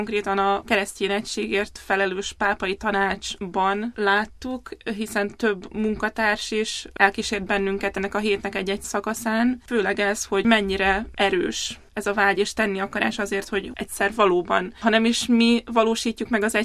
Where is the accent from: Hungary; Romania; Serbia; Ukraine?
Serbia; Vojvodina; Hát én a Vajdaságban nőttem fel, Magyarországon és Németországban folytattam tanulmányokat, és mielőtt a Bosszi Intézetbe jöttem volna, 2 évet szolgáltam Szabadkán segédlelkészként, majd beosztott lelkészként